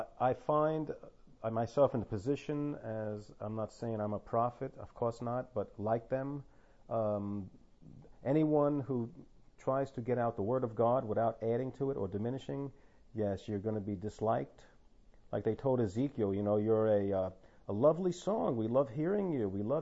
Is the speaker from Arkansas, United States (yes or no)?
no; New York, United States; even in this little town of Tennessee, even though I'm from New York, I sometimes frequent the synagogues